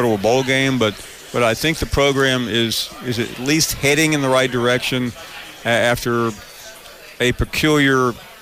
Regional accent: Memphis, Tennessee, United States; I grew up in Memphis, so I know about Arkansas football.

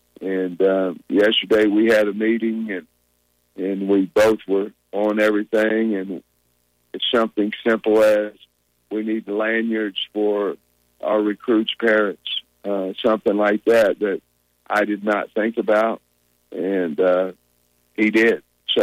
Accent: Grove, Oklahoma, United States

